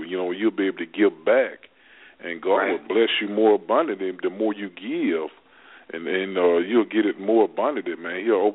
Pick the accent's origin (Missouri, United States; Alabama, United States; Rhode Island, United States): Alabama, United States; Prichard; me being growing up in Pritchett, Alabama, being a graduate of CFFI High School on the back-to-back, 87-88 champion. Now we're in the Hall of Fame here in Mobile, Alabama, the whole team.